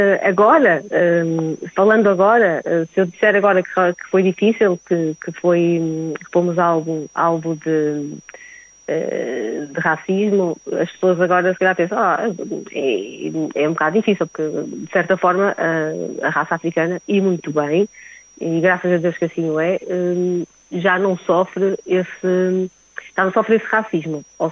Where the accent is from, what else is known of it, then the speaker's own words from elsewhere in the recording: Norte, Portugal; also born or lived in Luanda, Angola; Eu cheguei cá, tinha cerca de 3 anos, e viemos Portugal, ficámos todos aqui na parte norte